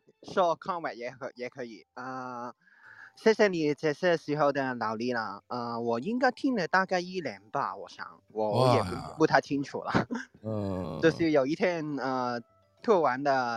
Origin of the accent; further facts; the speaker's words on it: Hong Kong; 我是香港人啊